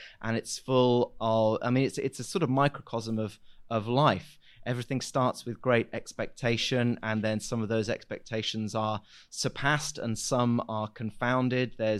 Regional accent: Yorkshire and the Humber, United Kingdom; me and all my mates, we grew up in Yorkshire

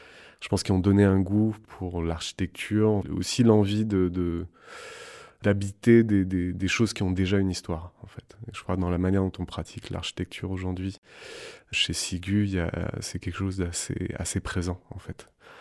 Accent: Nouvelle-Aquitaine, France; j'ai grandi en Creuse, un tout petit village, où il y avait 10 habitants au milieu de la forêt.

